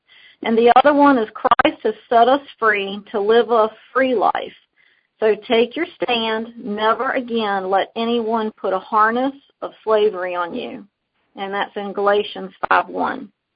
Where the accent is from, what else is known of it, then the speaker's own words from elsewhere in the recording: Virginia, United States; I'm from Virginia.